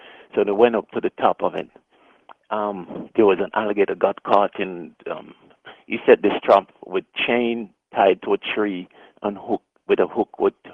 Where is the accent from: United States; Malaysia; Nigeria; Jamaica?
Jamaica; I am from Jamaica, and you might have heard of Goat Island.